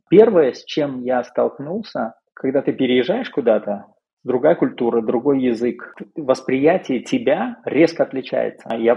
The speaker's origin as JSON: {"language": "Russian", "country": "Tajikistan", "tie": "born or raised there", "said": "Я вырос в Таджикистане"}